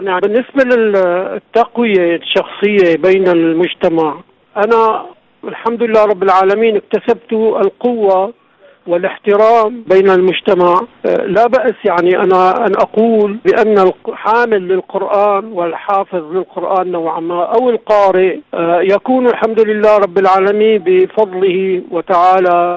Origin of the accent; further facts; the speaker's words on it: Damascus, Damascus Governorate, Syria; أنا من سوريا دمشق، منطقة حي الإمام زين العابدين عليه السلام، متزوج، عملي أنا حر، أنا أقود عربة ثقيلة للنقل.